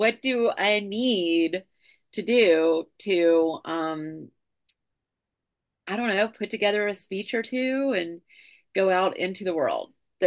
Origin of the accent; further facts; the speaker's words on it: North Carolina, United States; but I'm from North Carolina, so they're basically paying for me to go home and see my dad.